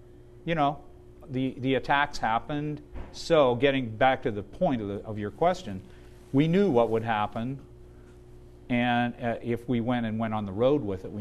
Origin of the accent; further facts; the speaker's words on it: Canada; people who didn't like what I said were just like attacking me from on personal levels about, well, being a Canadian